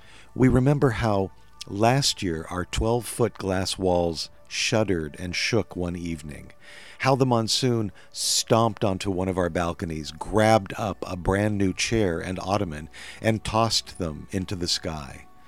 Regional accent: Phoenix, Arizona, United States; I grew up in Phoenix where weather, when it isn't either hot and dry or warm and dry, is mostly mysterious.

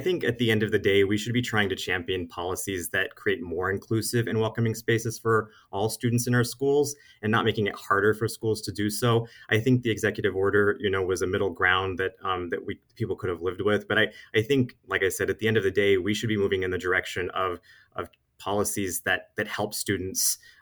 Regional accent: Safford, Arizona, United States; I grew up in Safford, Arizona, out in Graham County.

